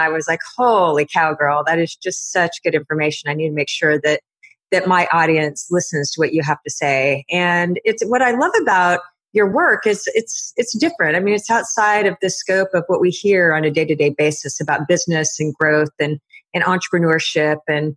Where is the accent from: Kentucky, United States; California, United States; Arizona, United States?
Arizona, United States; I grew up in Arizona, so it's very much the same.